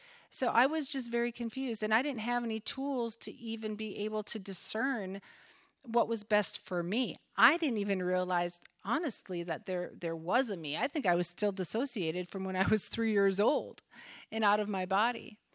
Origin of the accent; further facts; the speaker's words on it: Minnesota, United States; now in Iowa, United States; I actually moved down to Iowa. I'm from Minnesota, if I didn't mention that.